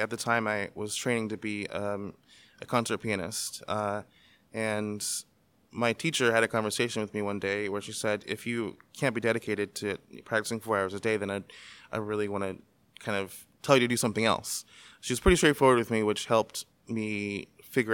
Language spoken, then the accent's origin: English; Daphne, Alabama, United States; also born or lived in Mobile / Richmond; So I was born in Mobile, Alabama. And I grew up in a place called Daphne, Alabama. And I moved to Richmond, Virginia in 1999.